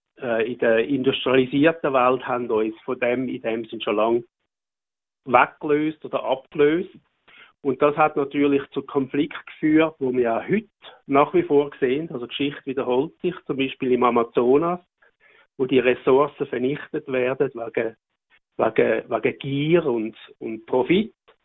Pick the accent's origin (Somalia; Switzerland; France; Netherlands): Switzerland; wir haben als Schweizer die erste Demokratie in Europa gehabt